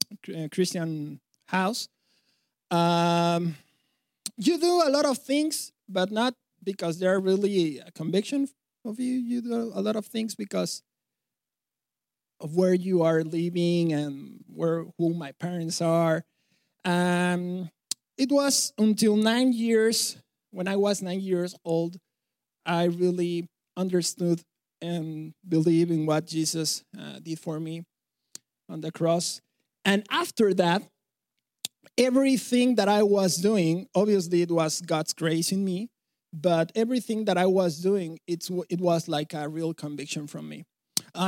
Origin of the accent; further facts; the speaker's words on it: Mexico; accent: Mexican; English is a second language; Funny accent? Yes, that's why, because I'm from Mexico